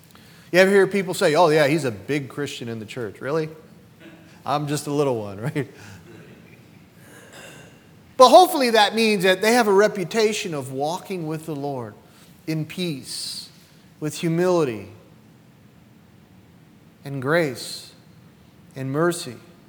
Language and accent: English; New York, United States; I'm from New York, and I'm half Italian, too.